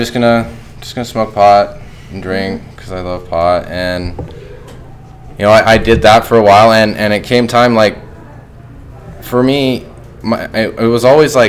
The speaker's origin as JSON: {"language": "English", "town": "Austin", "region": "Texas", "country": "United States", "tie": "born there", "said": "I was born in Austin, Texas, January 1st, 1993, to my dad, Todd, and my mom, Jennifer, and I feel like I came from a very loving family."}